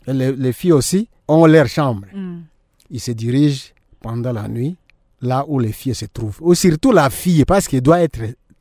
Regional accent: DR Congo; Et chez nous, à Boulega, le peuple Lega que nous sommes

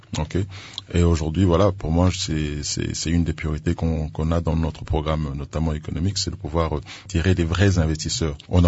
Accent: DR Congo; Aujourd'hui, en tant que Congolais, et un Congolais concerné, on a un devoir de pouvoir faire certaines choses.

